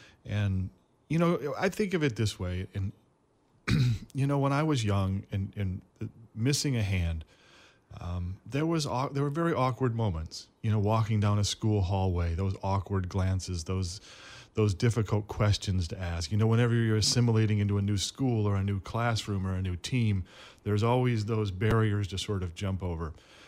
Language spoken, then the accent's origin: English; Flint, Michigan, United States; in sports in general, growing up in Flint, as a way of fitting in, of being a part of something, being on a team.